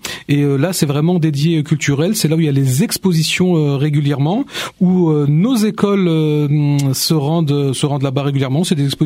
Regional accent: Montigny-lès-Cormeilles, Île-de-France, France; Alors moi qui suis un enfant de la ville, moi j'ai grandi à Montigny-et-Cormeil

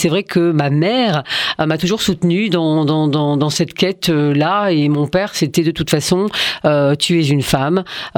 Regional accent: France; born there; Je suis née en France

